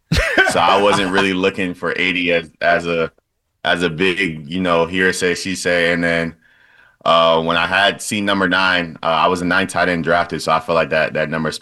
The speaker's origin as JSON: {"language": "English", "town": "Boston", "region": "Massachusetts", "country": "United States", "tie": "born or raised there"}